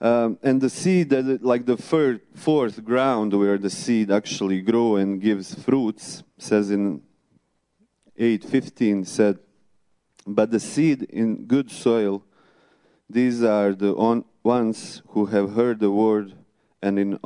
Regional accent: Bosnia & Herzegovina; I come from Bosnia and Herzegovina. It's a small country in the middle of Europe.

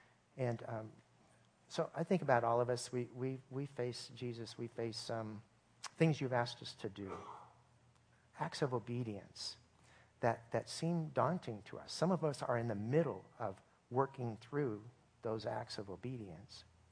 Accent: Oregon, United States; I felt like a slug some days because I was from Oregon, and we knew about slugs.

